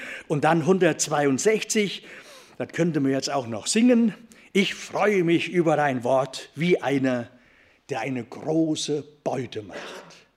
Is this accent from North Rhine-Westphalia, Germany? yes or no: yes; Osthelden, North Rhine-Westphalia, Germany; Da zu Hause, wo ich herkomme, Osthelden, da steht in der Garage ein Trecker.